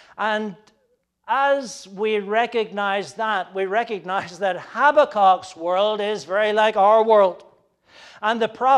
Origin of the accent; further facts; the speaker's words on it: Ireland; also born or lived in Scotland; now in United States; When I first met the prophet, I was growing up in Ireland.